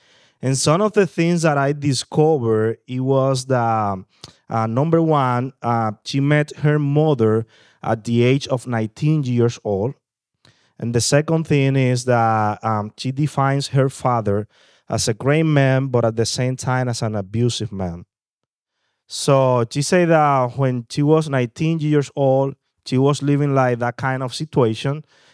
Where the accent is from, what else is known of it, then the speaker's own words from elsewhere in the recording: Dominican Republic; I'm from the Dominican Republic